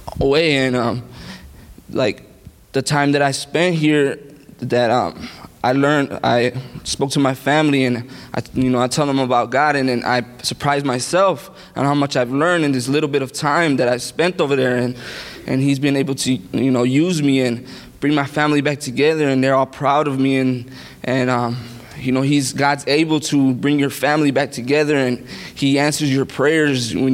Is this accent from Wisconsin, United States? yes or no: yes; Milwaukee, Wisconsin, United States; also born or lived in Salinas, California; Yeah, I'm from here from Milwaukee, but I've been over there in Salinas, California